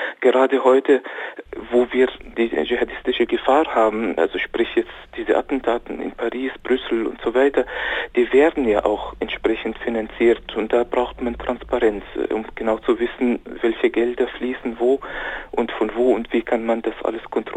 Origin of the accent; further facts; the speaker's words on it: Austria; Ich komme selbst aus Österreich.